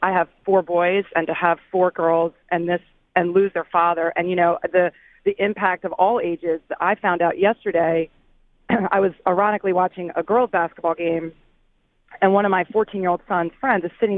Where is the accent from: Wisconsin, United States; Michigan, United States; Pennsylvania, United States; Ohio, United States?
Pennsylvania, United States; Philadelphia; I'm from Philly. I'm from the Main Line. Shout out to everybody who's listening up there.